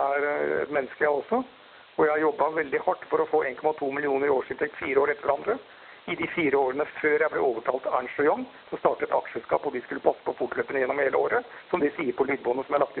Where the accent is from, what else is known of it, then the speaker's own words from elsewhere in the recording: Sandvika, Akershus, Norway; now in Arendal, Norway; Jeg har bodd halve livet mitt i Arndal, og det er nesten trist at jeg ikke har klart å bytte på dialekten. Jeg kommer fra Sandvika, nesten der du jobber.